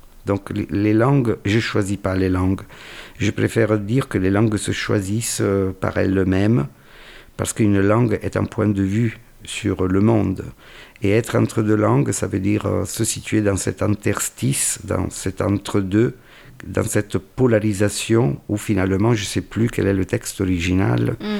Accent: Rome, Lazio, Italy; born there; French is a second language; moved away as an adult; also born or lived in Urbino / Catania; Je vivais en Italie, je suis né à Rome, mais j'ai fait mes études à Urbino, puis j'ai terminé mes études en Sicile, à Catane, avant de descendre encore plus au sud, vers Tunis. Et puis de remonter vers Paris, et puis de redescendre vers Nice, Avignon, et puis Montpellier.

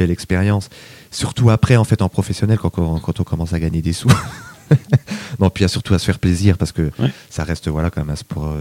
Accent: Belfort, Bourgogne-Franche-Comté, France; now in Lyon, France; Je suis de Belfort, moi, je suis de l'Est. Ouais. Et je suis arrivé à Lyon en 89 pour patiner

